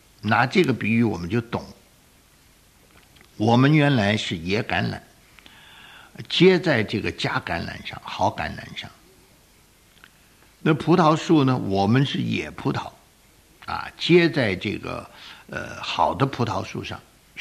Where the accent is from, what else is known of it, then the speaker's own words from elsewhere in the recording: China; 我们中国人叫荤的，荤的。